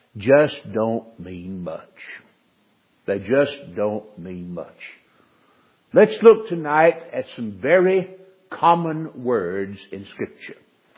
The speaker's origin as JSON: {"language": "English", "town": "Winston-Salem", "region": "North Carolina", "country": "United States", "tie": "born or raised there", "said": "When I was a boy, I was raised in Winston-Salem, North Carolina"}